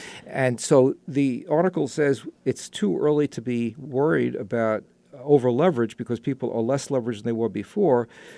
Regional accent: New York, United States; and I've asked her to be here today because, as a New Yorker, I have some struggle pronouncing things.

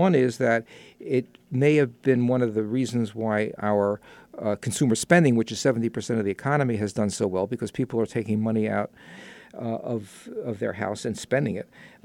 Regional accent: New York, United States; and I've asked her to be here today because, as a New Yorker, I have some struggle pronouncing things.

